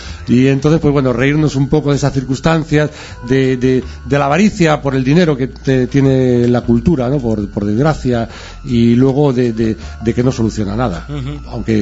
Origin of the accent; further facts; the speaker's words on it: Valencia de las Torres, Extremadura, Spain; aunque yo soy extremeño, soy de Valencia de las Torres